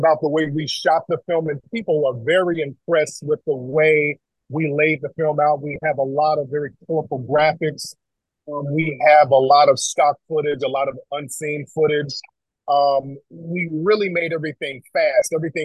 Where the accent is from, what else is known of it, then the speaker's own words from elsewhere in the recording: Los Angeles, California, United States; also born or lived in Detroit / Alabama; I was born in Detroit, partially raised down in Alabama, but mostly raised in Los Angeles. I'm an LA guy.